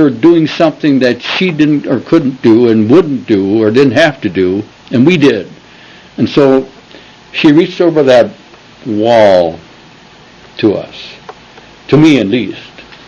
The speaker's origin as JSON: {"language": "English", "region": "Wisconsin", "country": "United States", "tie": "born or raised there", "said": "If I compared it to what we had back when we had Thanksgiving growing up in Wisconsin, it was very comparable, very good."}